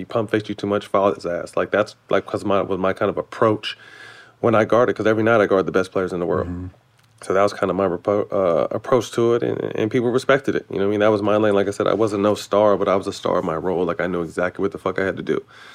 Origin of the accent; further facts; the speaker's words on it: California, United States; I'm from NorCal. So I grew up, you know, Magic was it.